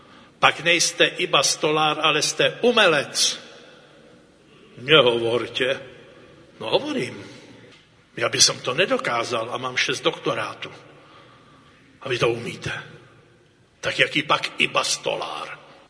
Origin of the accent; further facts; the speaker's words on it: Bohemia, Czechia; U vás na Slovensku IBA, IBA, a u nás v Čechách JEN